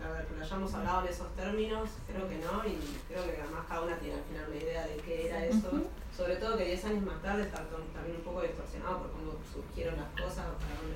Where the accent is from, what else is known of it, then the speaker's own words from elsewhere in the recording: Neuquén, Argentina; moved away; porque yo soy de Neuquén, entonces me dijo, ¿no la conoces? No, ni idea. Yo me he ido hace unos años de Neuquén.